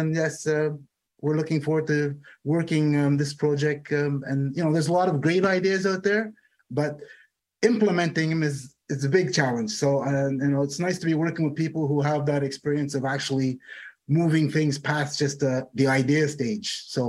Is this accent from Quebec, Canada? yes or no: yes; Montreal, Quebec, Canada; now in Toronto, Canada; So I'm a former resident of Montreal, born and raised in Montreal, but I have transplanted myself several times in Toronto, and I've been here now for 10 years again.